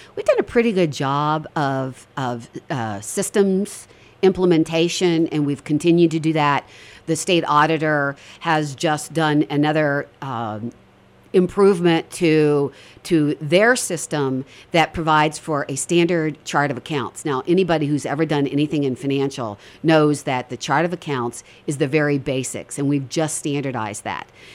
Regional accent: Sheridan, Wyoming, United States; So, I was born and raised in Sheridan. I'm a product of our outstanding education system.

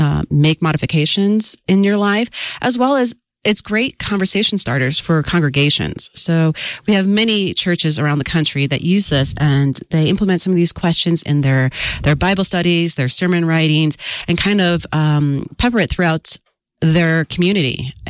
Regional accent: Chicago, Illinois, United States; moved away; I grew up in Chicago, and then we moved over to Singapore.

